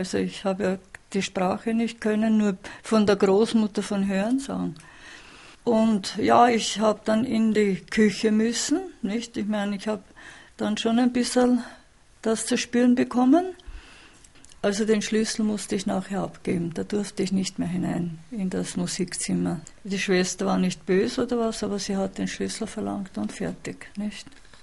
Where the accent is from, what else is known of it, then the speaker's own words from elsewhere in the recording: Ortmann, Lower Austria, Austria; born there; Und er ist dort geboren, ich nicht. Mein Vater auch nicht. Wir sind da in Österreich, in Ortmann geboren.